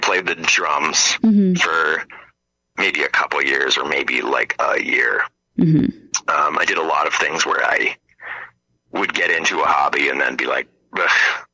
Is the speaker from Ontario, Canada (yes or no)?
yes; Binbrook, Ontario, Canada; Yeah. I came from Binbrook.